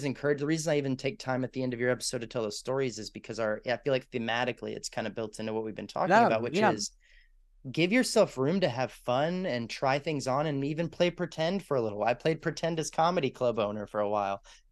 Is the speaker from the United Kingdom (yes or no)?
no; Texas, United States; So I mean, I grew up in Texas. I have a very conservative family, but I have very progressive minded parents most part.